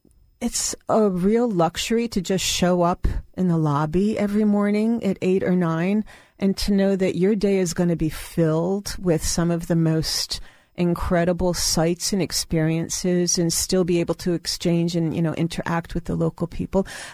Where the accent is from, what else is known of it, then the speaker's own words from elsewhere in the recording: New York, United States; as a New Yorker